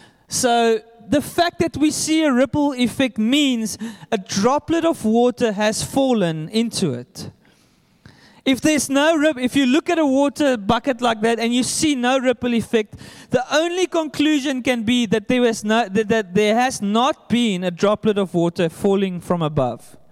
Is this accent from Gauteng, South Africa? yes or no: no; Bonnievale, Western Cape, South Africa; I'm from Bonnievale